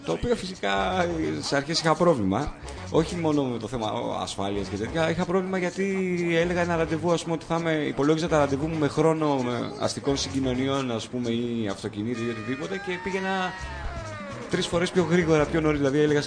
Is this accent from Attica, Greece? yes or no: yes; Eleusis, Attica, Greece; now in Athens, Greece; συνέχισα πάλι να μετακινούμε στην Ελευσίνα, ας πούμε, μέσα στην πόλη μου με το ποδήλατο κλασικά. Ήταν και χαζό να πάρεις κάτι άλλο. Από εκεί πέρα μετά, πριν 6 χρόνια ήρθα Αθήνα